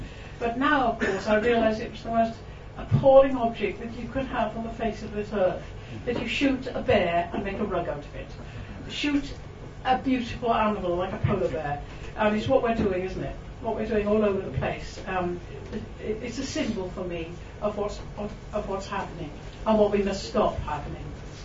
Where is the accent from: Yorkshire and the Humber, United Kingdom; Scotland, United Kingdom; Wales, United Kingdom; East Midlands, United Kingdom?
Wales, United Kingdom; Barry; also born or lived in Cardiff; I was born in Cardiff, which is near the sea, but moved even closer to the sea, to a town called Barry on the coast, nearby.